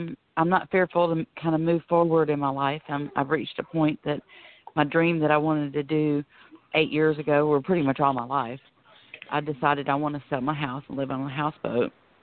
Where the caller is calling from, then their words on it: Florida, United States; Hello, it's good to talk to you guys, and … calling from Florida.